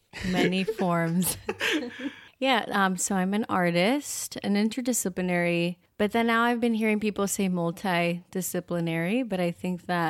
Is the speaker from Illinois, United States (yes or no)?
yes; Moline, Illinois, United States; I grew up in Moline, Illinois, which is 2 hours and a half northwest of Pilsen. So it's still in Illinois, but on the border of Iowa and Illinois.